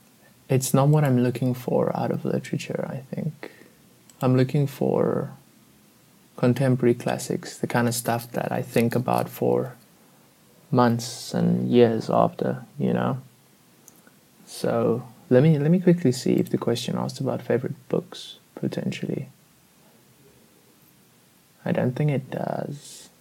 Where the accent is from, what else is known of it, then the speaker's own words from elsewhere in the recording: South Africa; I'm South African.